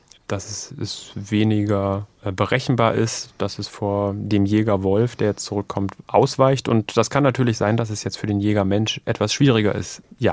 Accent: Saxony-Anhalt, Germany

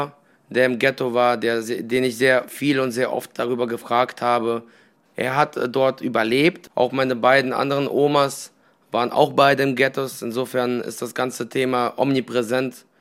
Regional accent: Germany; also born or lived in Ukraine; Deutschland ist meine Heimat, weil ich hier aufgewachsen bin, weil ich hier zur Schule gegangen bin, in die Universität

